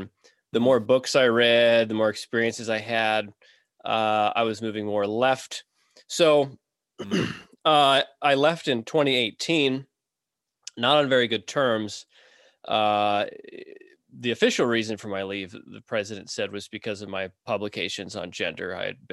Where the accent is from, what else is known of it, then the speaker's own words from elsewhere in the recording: South Dakota, United States; So I grew up here in South Dakota in the, I guess it was a North American Baptist church.